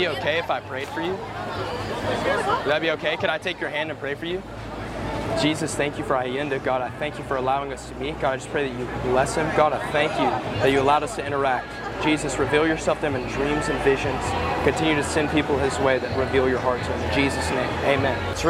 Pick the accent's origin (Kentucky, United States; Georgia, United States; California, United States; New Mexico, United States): Georgia, United States; I'm from Georgia. I moved here like 2 years ago